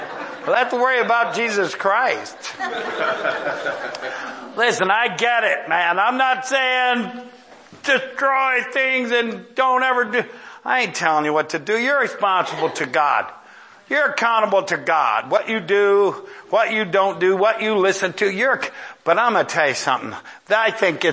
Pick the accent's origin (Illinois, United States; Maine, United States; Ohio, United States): Ohio, United States; I'm from Ohio, but I'm pretty sure that's not a compliment.